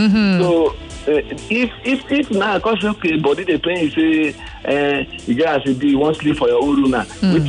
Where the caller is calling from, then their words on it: Lagos, Nigeria; I'm calling from Ikatele Beach.